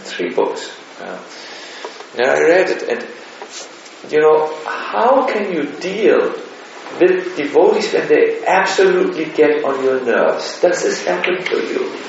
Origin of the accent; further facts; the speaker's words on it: Germany; because I'm from Germany and extremely critical.